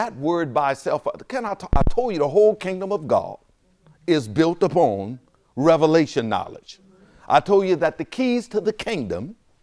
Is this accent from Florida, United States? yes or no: no; New Orleans, Louisiana, United States; Yeah, I know I'm from New Orleans. I'm a New Orleans Saints fan.